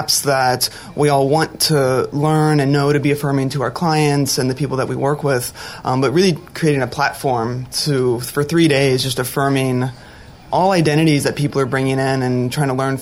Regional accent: Midwest, United States; now in Gainesville, United States; I live in Florida. I'm from the Midwest, but I live

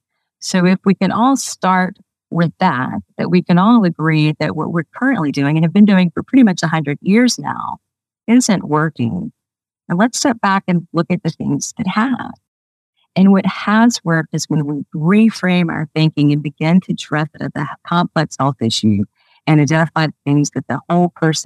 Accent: the South, United States; I grew up in the South, so I know New Orleans, and that's a different story.

